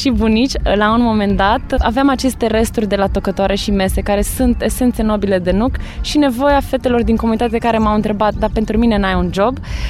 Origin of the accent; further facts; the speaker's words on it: Drobeta-Turnu Severin, Mehedinți County, Romania; eu aveam un istoric personal de a cânta cu romii pe străzile unde am copilărit, în Drobeta, Turnul Severin